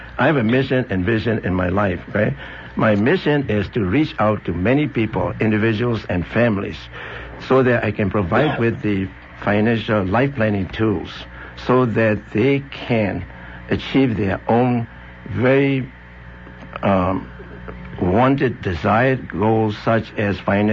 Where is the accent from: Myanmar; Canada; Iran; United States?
Myanmar; Yeah, I was born and raised in Burma, now called Myanmar. And I was, one time I was brought up by a very, very wealthy family